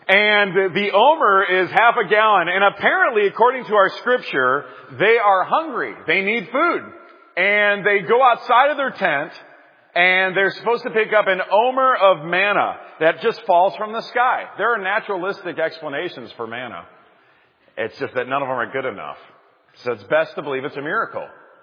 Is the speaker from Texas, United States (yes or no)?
no; Wisconsin, United States; Now, I'm from Wisconsin